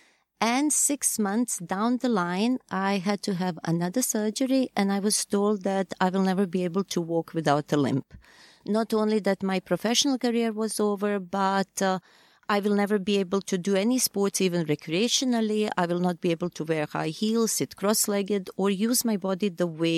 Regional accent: Bosnia & Herzegovina; English is a second language; I'm from Bosnia. I was raised and grew up in Bosnia, in the country that was back then known as Yugoslavia.

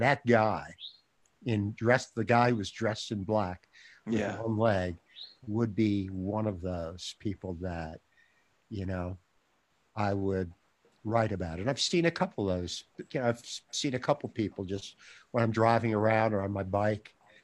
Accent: Florida, United States; I've been doing these outlines of short fictional stories that I would like to write based on growing up in South Florida when I did civil rights, the Cuban Missile Crisis, terrible racism, but wonderful people.

